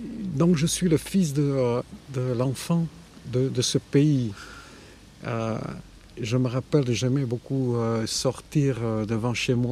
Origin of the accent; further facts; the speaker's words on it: Saint-Palais, Nouvelle-Aquitaine, France; je suis né en 1947 à Saint-Palais, dont on appelait où, en basque. C'est un pays de collines, de rivières.